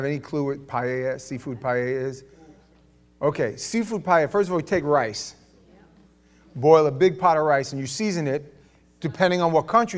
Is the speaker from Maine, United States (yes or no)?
no; New York, United States; moved away; At the time, I just came down to Florida. I'm from New York. We don't put money in food.